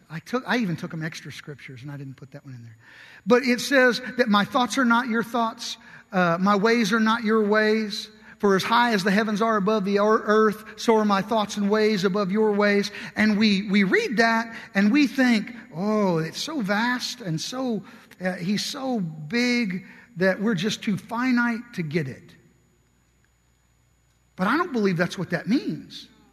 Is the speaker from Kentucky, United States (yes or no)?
yes; Kentucky, United States; now I'm from Kentucky.